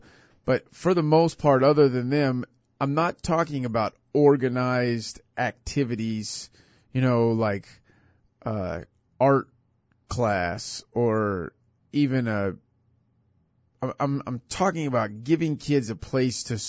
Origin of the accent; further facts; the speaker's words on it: Hutchinson, Kansas, United States; Here in my hometown of Hutchinson, Kansas, you hear some, it's not like an epidemic